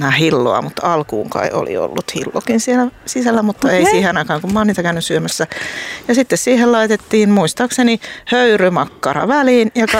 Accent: Ylöjärvi, Pirkanmaa, Finland; mähän olen kotoisin Tampereen kehyskunnasta Ylöjärveltä

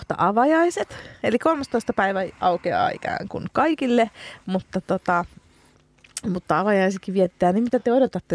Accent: Helsinki, Uusimaa, Finland; Helsinki on minun kotikaupunkini

